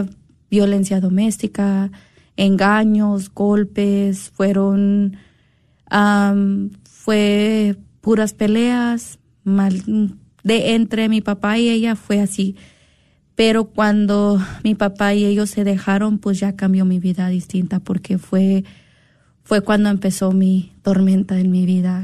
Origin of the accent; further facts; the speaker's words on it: Dallas, Texas, United States; also born or lived in Mexico; yo nací en México, pero fui criada aquí en Estados Unidos, en Dallas, desde chica